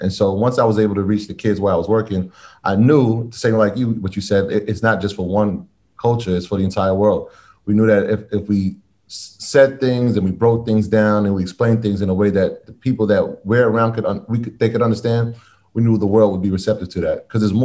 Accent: Bronx, New York, United States; Yeah, so where I was born in the Bronx. And so if you've ever been to New York, you know, it's a huge West Indian culture.

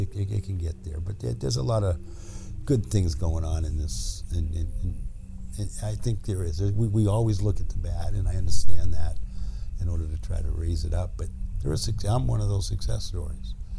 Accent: Forks, Washington, United States; I'm from Forks.

